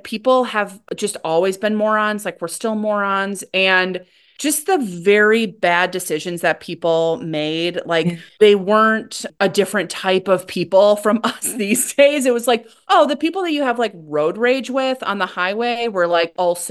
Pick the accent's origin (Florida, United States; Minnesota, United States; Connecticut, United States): Minnesota, United States; And then because I grew up in Minnesota, we took little trips to see the places mentioned in the books.